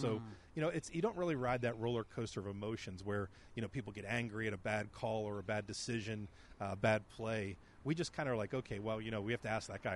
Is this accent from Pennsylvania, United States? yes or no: yes; Pittsburgh, Pennsylvania, United States; growing up in Pittsburgh and being a Pitt fan as a kid